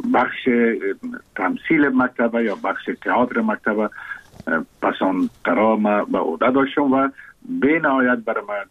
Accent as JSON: {"language": "Persian", "region": "Kabul", "country": "Afghanistan", "tie": "born or raised there"}